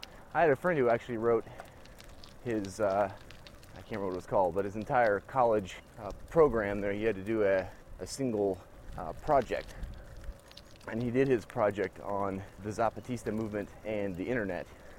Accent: United States; crossed with being an American

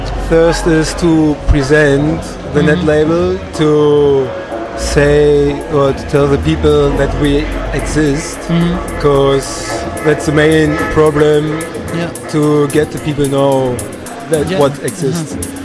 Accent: Berlin, Germany; English is a second language; And I'm here from Berlin, yeah.

